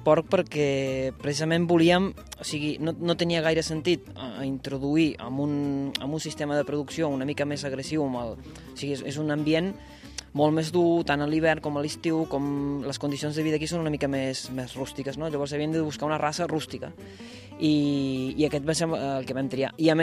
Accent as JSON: {"language": "Catalan", "country": "Argentina", "moved": "yes", "lives_now": "Lleida, Spain", "said": "Sí, bueno, jo sóc argentí, el que passa que fa 18 anys que sóc aquí."}